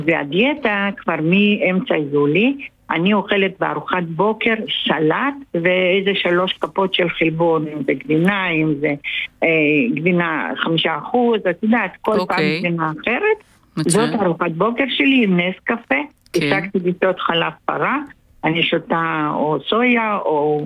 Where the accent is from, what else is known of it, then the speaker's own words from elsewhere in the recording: Russia; אני מרוסיה, מה לעשות?